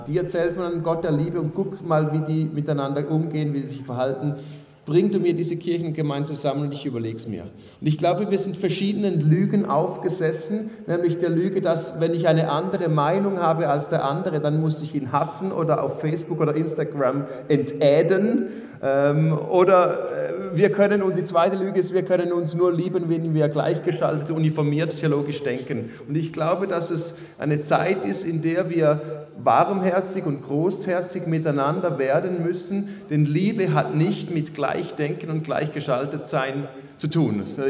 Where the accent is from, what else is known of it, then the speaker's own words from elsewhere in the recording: Switzerland; Franken, das sagt mir ganz viel als Schweizer